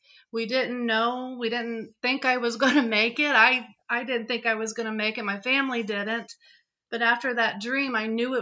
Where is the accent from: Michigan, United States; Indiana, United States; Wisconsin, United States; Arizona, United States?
Indiana, United States; And I'm from Indiana. I'm from a small town. I don't like the city.